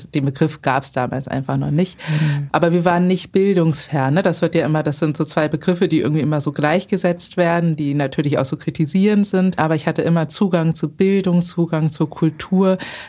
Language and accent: German; Eidelstedt, Hamburg, Germany; also born or lived in Barmbek; aufgewachsen bin ich tatsächlich in Eidelstedt und geboren wurde ich in Barmbek. Und da wohnte ich nur, glaube ich, so die ersten 2, 3 Jahre meines Lebens.